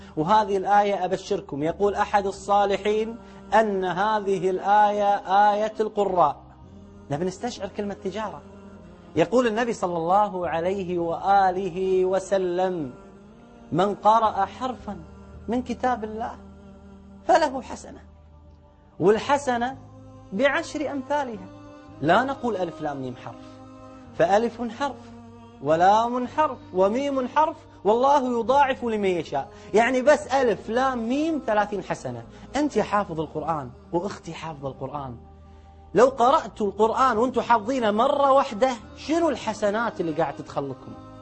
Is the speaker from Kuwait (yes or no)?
yes; Kuwait; احنا في بلدنا الكويت ولله الحمد